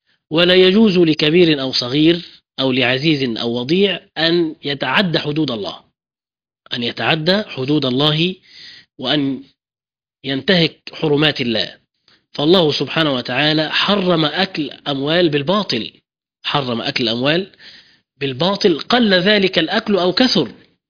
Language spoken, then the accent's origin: Arabic; Egypt; فمهر المرأة عندنا في مصر يتمثل في الشبكة اللي هي الذهب، وفي قائمة المنقولات، وفي المؤخر.